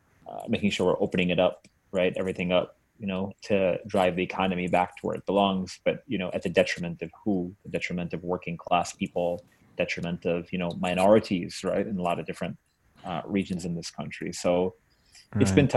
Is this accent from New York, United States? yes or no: yes; Long Island, New York, United States; So I grew up here in Long Island, in New York.